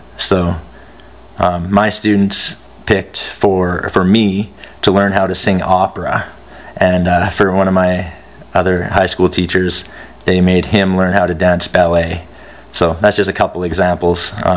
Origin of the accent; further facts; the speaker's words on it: Canada; I'm teaching high school in Red Deer, Alberta. I'm a Canadian.